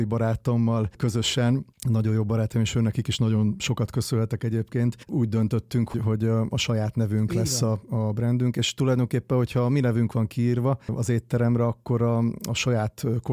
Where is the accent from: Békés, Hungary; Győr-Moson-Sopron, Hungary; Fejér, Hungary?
Győr-Moson-Sopron, Hungary; Kópháza; also born or lived in Miskolc; Miskolcon születtem egyébként, de egy évesen visszakerültünk, vagy másfél évesen kerültem vissza Kópházára Sopron mellett egy kis faluba.